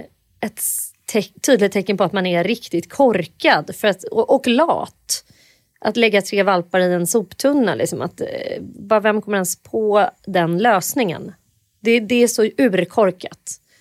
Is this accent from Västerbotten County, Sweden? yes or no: no; Undersåker, Jämtland County, Sweden; Min mammas hela släkt kom från Åre. Eller från Undersåker, Edsåsen, rättare sagt en liten by som ligger ett par mil utanför Åre. Och jag föddes i Åre och då bodde mina föräldrar där.